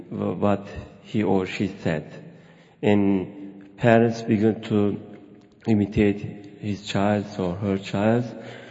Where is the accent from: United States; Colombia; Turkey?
Turkey; English is a second language; from Turkey. I want to explain, my language is not enough, but I want to do my best.